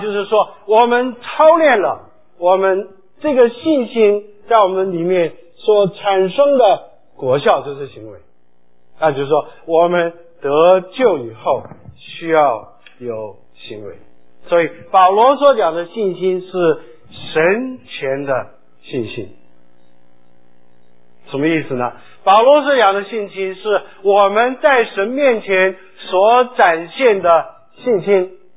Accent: Guangdong, China; 像广东，我们广东人骂人的时候就说你猴蠢呢

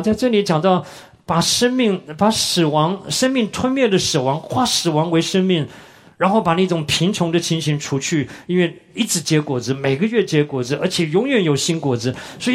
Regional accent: Taiwan; 我小的时候在台湾

